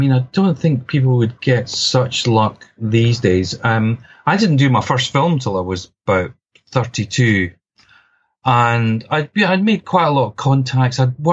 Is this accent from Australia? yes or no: no; Scotland, United Kingdom; accent: Scottish; moved away as an adult; now in London, United Kingdom; I've been in London for about 30 years, though, but my accent doesn't seem to have been affected at all.